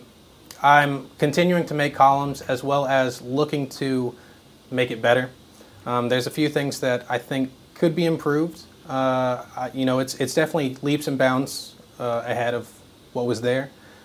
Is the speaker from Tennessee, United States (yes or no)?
yes; Johnson City, Tennessee, United States; Yeah, so since I am from Johnson City, there was ETSU and Milligan out there.